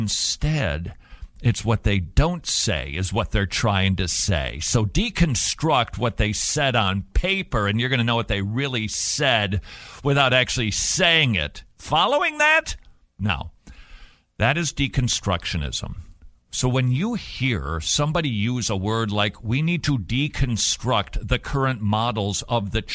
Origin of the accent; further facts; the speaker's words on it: United States; I kind of didn't really follow that exactly because I'm an American and we watch football